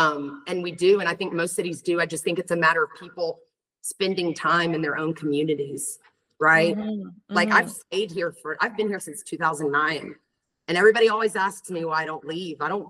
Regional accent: Mississippi, United States; We're getting ready to move back to my hometown, we think. And there's about 30,000 people there, and it's in Mississippi.

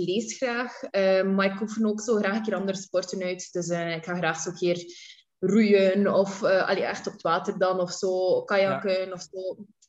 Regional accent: Ostend, West Flanders, Belgium; born there; ja. Geboren in Oostende en 27 jaar oud.

